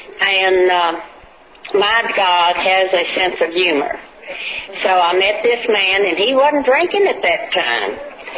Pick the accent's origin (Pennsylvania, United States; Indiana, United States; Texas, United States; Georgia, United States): Texas, United States; So all my friends decided that I needed to move to Texas, back to Texas, because I was raised in Texas. I needed to move back here